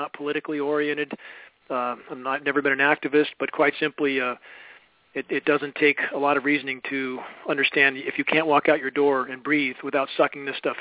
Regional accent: California, United States; I grew up in smog in Southern California, and the pressing mission in my life was to get out of that filthy air. Eventually reaching the Pacific Northwest and thinking I would be in clean air

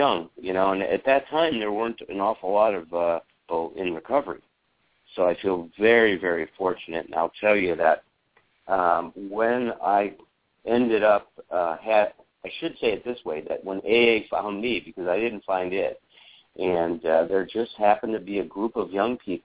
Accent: Chicago, Illinois, United States; I grew up in Chicago. We'd go to the museums, the Lincoln Park Zoo, Foster Avenue Beach.

